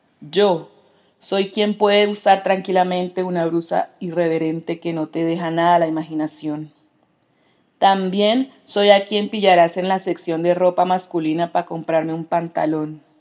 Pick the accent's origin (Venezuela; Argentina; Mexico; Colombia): Colombia; Quibdó, Chocó; born there; also born or lived in Bogotá; now in Cali, Colombia; Soy una mujer negra queer, nací en Quibdó, más que todo viví en Bogotá y ahora vivo en Cali.